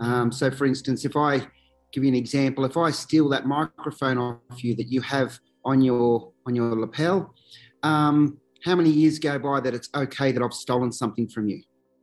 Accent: Sydney, New South Wales, Australia; I'm a local Darug man within the Sydney region. I come from the Gunnamagal clan, which is near Prospect.

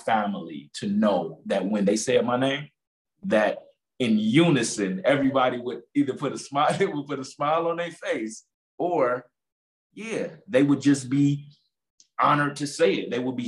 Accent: Detroit, Michigan, United States; For me, just the way that we grew up in Detroit, family has always been the fuel that I needed to continue.

